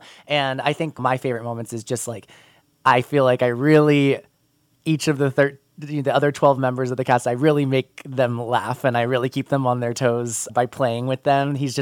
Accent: Phoenix, Arizona, United States; now in Colorado, United States; And then I'm from Phoenix. I've done a handful of shows at my home theater.

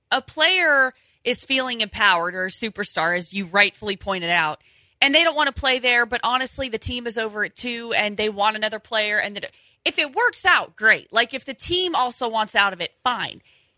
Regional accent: Indiana, United States; We did Hee-Haw, but that's because I'm from Indiana.

